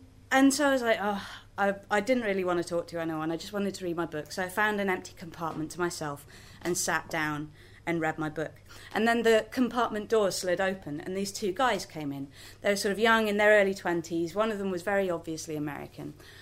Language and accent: English; Belgium; I grew up in Belgium, so putting on a Flemish accent and talking about Brussels is fine.